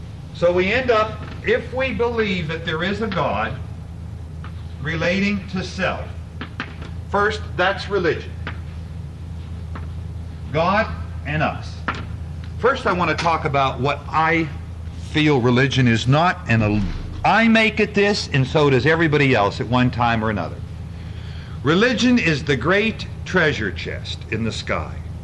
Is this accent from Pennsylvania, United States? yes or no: yes; Scranton, Pennsylvania, United States; By the whole area that I'm from. The city of Scranton, for years, there was absolutely no way anybody could be mayor if